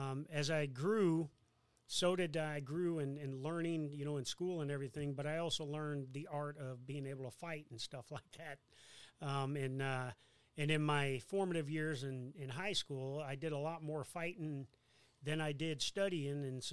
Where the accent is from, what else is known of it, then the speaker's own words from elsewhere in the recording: Davenport, Iowa, United States; also born or lived in Springfield, Illinois; Well, I was born in Springfield, Illinois, and shortly after I was born, my family, we moved to Davenport, Iowa, Quad Cities, USA. And I grew up there in Davenport, blue-collar town